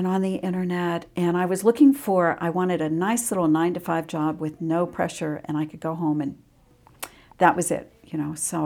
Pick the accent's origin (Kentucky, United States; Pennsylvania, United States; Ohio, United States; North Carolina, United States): Pennsylvania, United States; Pittsburgh; moved away as an adult; Born and raised in Pittsburgh, outside of Pittsburgh, and went to Penn State, moved kind of around the country